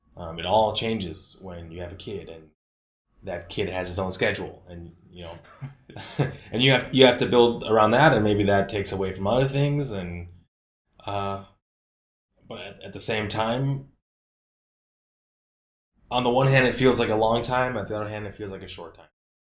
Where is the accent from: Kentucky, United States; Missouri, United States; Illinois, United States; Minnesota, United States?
Minnesota, United States; I grew up in Minnesota, a small town, 5,000 people.